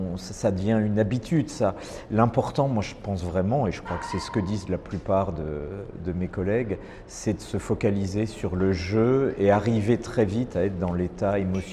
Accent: Strasbourg, Grand Est, France; Bah, moi, je viens de Strasbourg et d'où je suis originaire.

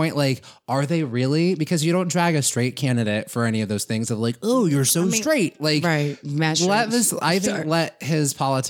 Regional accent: California, United States; Cause like, I'm from the Bay Area.

